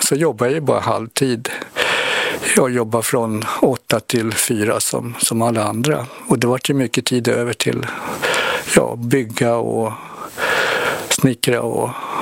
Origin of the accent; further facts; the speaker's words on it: Stockholm, Stockholm County, Sweden; Ja, jag är född och uppvuxen i Stockholm. Så mina första 42, de tillbringar jag i Stockholm då.